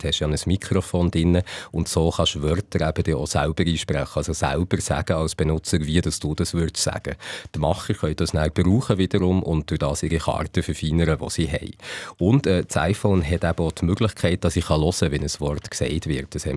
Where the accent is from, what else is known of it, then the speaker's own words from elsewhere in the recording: Murten, Fribourg, Switzerland; Ich bin in Murten aufgewachsen, das ist im Freiburger Seeland